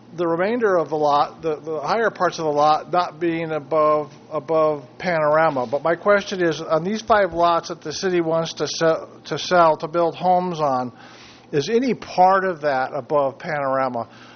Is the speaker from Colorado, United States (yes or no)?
no; Morro Bay, California, United States; from Morro Bay.